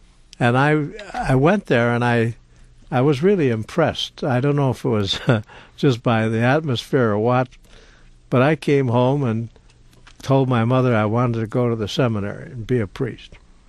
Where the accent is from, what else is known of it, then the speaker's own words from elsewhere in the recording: Muskegon, Michigan, United States; also born or lived in Grand Rapids; Well, I was born in Grand Rapids, but I mainly grew up in Muskegon and belonged to the Polish parish there